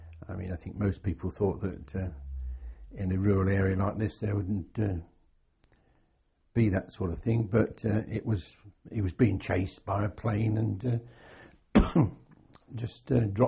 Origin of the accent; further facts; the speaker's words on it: Raunds, East Midlands, United Kingdom; I was born in Rail 1s, Northamptonshire.